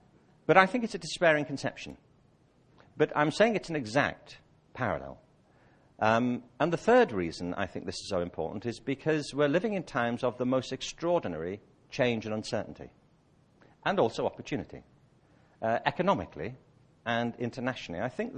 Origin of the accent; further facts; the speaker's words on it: United Kingdom; born there; I was born in Britain in 1950.